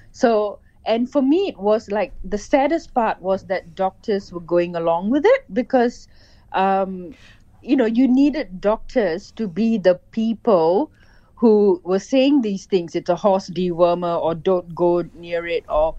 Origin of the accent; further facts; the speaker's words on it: Malaysia; like I'm from Malaysia where I was chronically censored